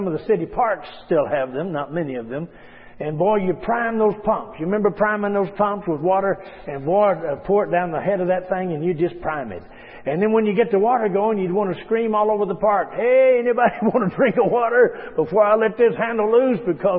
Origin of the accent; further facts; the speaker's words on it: West Virginia, United States; I'm from West Virginia. I heard somebody else from West Virginia.